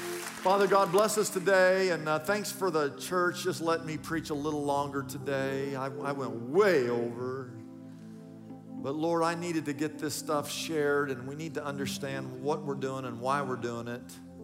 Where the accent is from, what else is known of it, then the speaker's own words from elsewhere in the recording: Wichita, Kansas, United States; When I was a little boy growing up, I grew up in Wichita, Kansas. I grew up in Kansas.